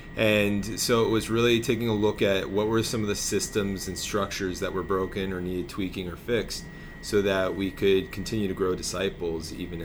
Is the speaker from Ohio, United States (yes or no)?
no; New Jersey, United States; Now, in the parish where I grew up in North Jersey, there was youth group, and you could be a part of that.